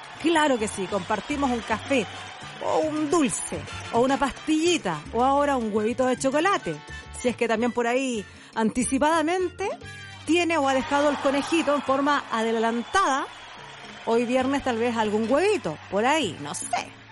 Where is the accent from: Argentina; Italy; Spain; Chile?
Chile; Tomé, Biobío; Y yo soy de Tomé, del Cerro del Santo.